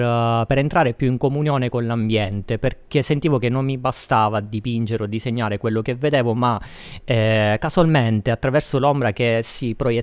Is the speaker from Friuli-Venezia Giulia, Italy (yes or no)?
no; Catania, Sicily, Italy; Sì, vengo da Catania